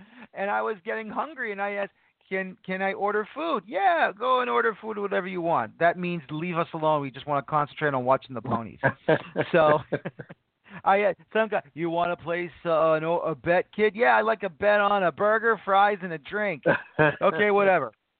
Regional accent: The Bronx, New York, United States; So just to let you know where I'm originally from, I'm from the Bronx. And the OTB was next to a Woolworths on East 204th Street and near the corner of Perry Avenue.

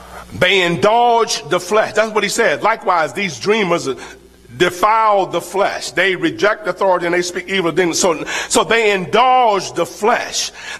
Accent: Florida, United States; You know, I'm from Florida. I grew up around the Gulf of Mexico. So, you know, I learned to swim very early.

